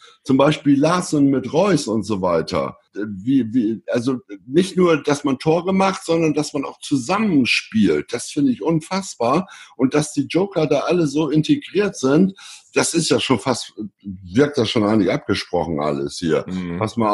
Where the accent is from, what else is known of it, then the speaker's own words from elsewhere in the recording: Lower Saxony, Germany; als Ostfriese kann ich das beurteilen